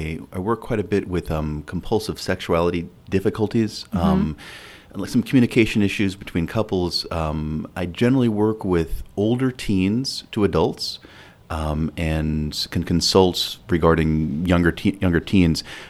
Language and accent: English; Southeast, United States; also born or lived in Illinois; No, I grew up all over the Southeast United States. I was born outside Chicago and lived in several different places.